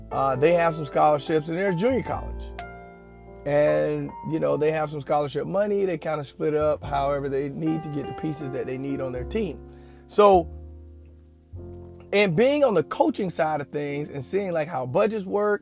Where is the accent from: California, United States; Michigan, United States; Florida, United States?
Florida, United States; Jacksonville; So, I grew up in Jacksonville, Florida, beautiful Jacksonville, Florida, and we played summer ball at Mandarin High School.